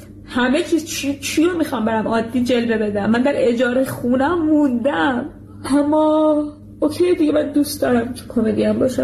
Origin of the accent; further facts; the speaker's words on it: Qom, Iran; born there; من به خاطر اینکه متولد قمم، به خاطر اینکه حجاب دارم